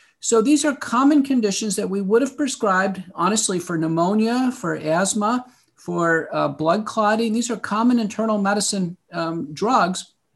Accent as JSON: {"language": "English", "country": "United States", "said": "just as an American, you know, like anybody else in the spring and the pandemic"}